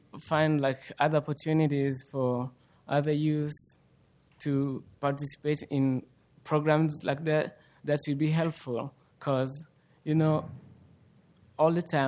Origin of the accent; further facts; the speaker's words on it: DR Congo; English is a second language; also born or lived in Tanzania; now in United States; I am from Congo, and I've been in Tanzanian camps for 8 years, and I was resettled in United States of America last year in 2010.